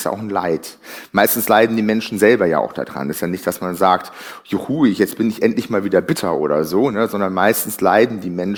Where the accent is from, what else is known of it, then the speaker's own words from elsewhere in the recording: North Rhine-Westphalia, Germany; Im Ruhrgebiet würde man sowas Moppern nennen, wo ich herkomme.